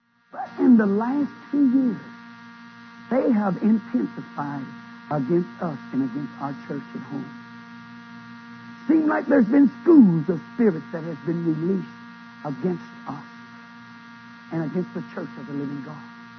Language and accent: English; United States; But brother and sister, I'm glad that I'm an American.